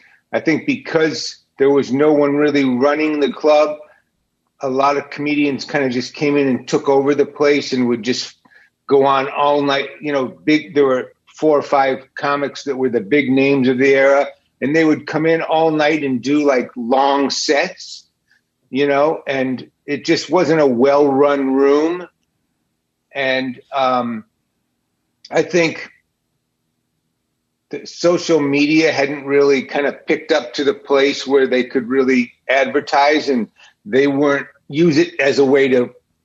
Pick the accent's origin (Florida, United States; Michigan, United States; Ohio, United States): Michigan, United States; Detroit; moved away as an adult; I came out here from Detroit when I was 18, and I got a job as a doorman